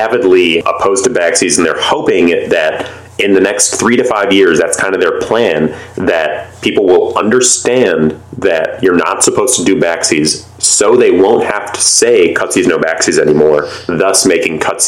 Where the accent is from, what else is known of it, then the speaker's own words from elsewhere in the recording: United States; even just very socially normal niceties that Vince and I, being American, will do will not fly in Vermeklindam.